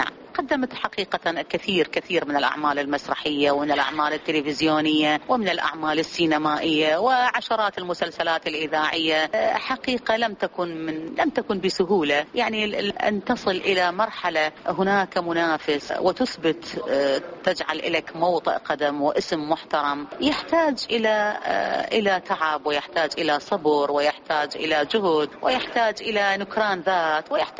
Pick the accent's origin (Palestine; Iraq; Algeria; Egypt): Iraq; Basra, Basra Governorate; البدايات كانت في مدينتي الحبيبة في مدينة البصرة حصرا في عام 1974